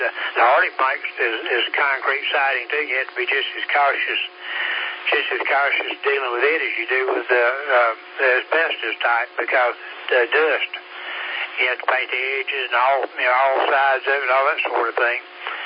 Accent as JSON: {"language": "English", "town": "Hartwell", "country": "United States", "tie": "born or raised there", "said": "House where I was raised was in Hartwell"}